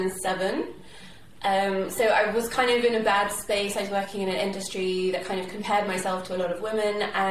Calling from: Marlow, South East England, United Kingdom; Hi, I'm joining from Marlow in Buckinghamshire in England. I live here with my daughter, who's nearly 4

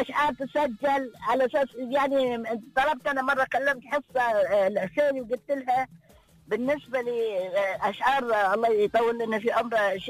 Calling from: Abu Dhabi, United Arab Emirates; لا بعيدة شوية عندنا في أبو ظبي

